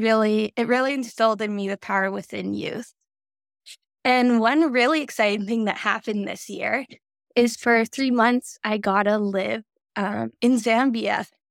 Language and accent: English; Manitoba, Canada; now in West Vancouver, Canada; I currently reside in West Vancouver or Coast Salish territory, but I grew up on Treaty 1 land. I'm a proud citizen of the Manitoba Métis Federation on my dad's side, but then on my mom's side, I have mixed European